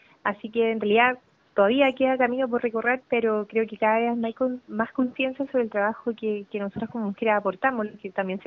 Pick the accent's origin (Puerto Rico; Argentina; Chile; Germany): Chile; Viña del Mar, Valparaíso; nosotros somos de Viña y mis padres viajaron para acompañarme